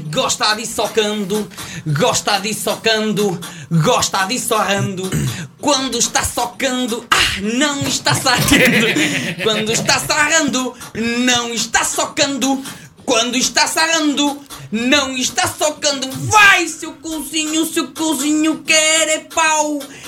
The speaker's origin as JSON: {"language": "Portuguese", "region": "Norte", "country": "Portugal", "tie": "born or raised there", "said": "Sou do Minho natural. Quem não conhecer o Minho não conhece Portugal."}